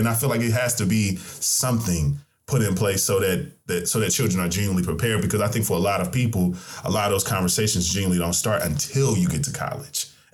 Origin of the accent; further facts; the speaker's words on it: Tennessee, United States; because I grew up in Tennessee